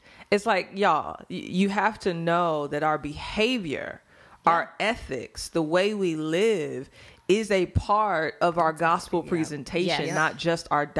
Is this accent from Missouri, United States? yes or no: yes; St. Louis, Missouri, United States; I'm from St. Louis.